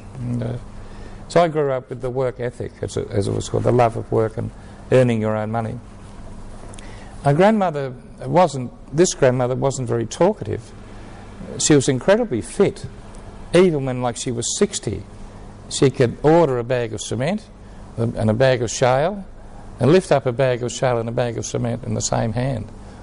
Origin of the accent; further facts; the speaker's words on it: Reservoir, Victoria, Australia; born there; looking after her at the old home that I was born in Reservoir.